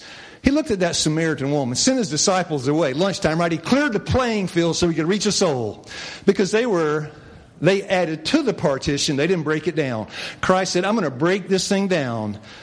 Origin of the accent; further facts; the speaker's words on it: Tennessee, United States; I said, I'm a hillbilly from Tennessee.